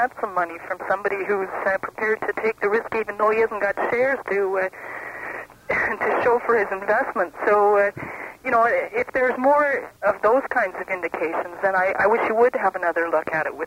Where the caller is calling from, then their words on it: Whitehorse, Yukon, Canada; I'm calling from Whitehorse.